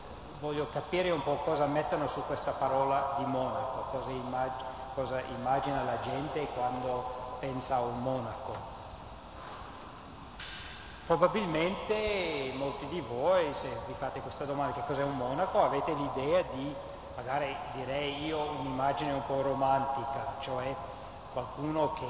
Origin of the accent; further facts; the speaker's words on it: Philadelphia, Pennsylvania, United States; Italian is a second language; Io vengo dagli Stati Uniti, vengo da Philadelphia